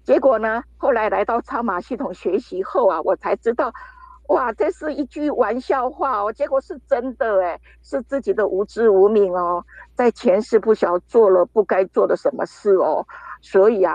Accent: Taoyuan, Taiwan; 我是来自桃园的

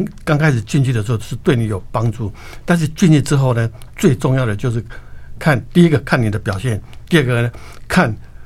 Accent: California, United States; 因为我们都在湾区长大了，看着勇士队长大了

